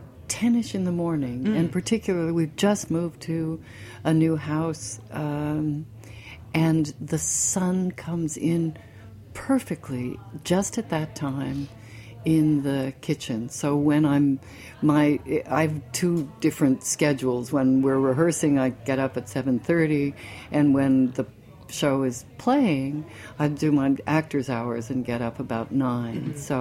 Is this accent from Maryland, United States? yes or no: no; San Francisco, California, United States; I'm from San Francisco, and so it reminds you of San Francisco because it's built on hills up